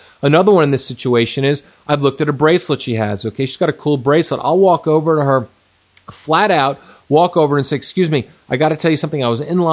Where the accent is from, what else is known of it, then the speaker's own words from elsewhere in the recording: East Coast, United States; now in Santa Monica, United States; I'm from the East Coast. I live in Los Angeles. I live in Santa Monica.